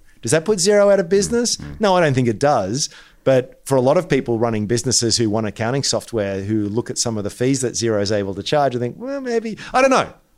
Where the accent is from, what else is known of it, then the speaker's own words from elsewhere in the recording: Australia; as an Australian tech investor on the ASX